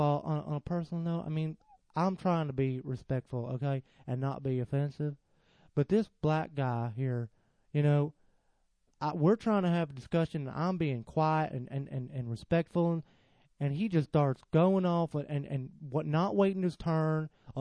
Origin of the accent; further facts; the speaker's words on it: United States; because I'm an American, I'm a white American